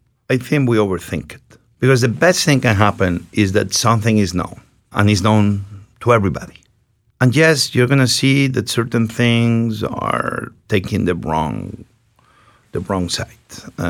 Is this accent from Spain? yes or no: yes; Spain; Listen, I'm from Spain, and many people think I'm an expert on Spanish cuisine.